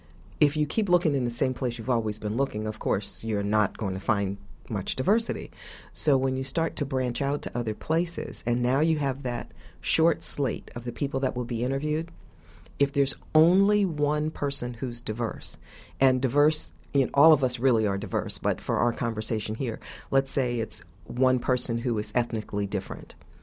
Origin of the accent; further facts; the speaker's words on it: Northeast, United States; I may be different because I'm from the Northeast. I now live in the South